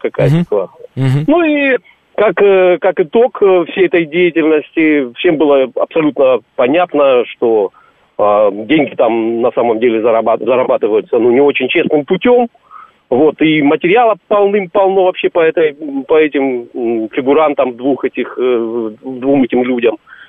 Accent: Karachay-Cherkessia, Russia; Я уроженец Карачаево-Черкесии.

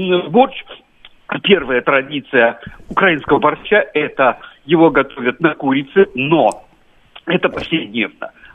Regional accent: Nizhny Novgorod Oblast, Russia; Я нижегородский, сам татарин, и хоть мы татары

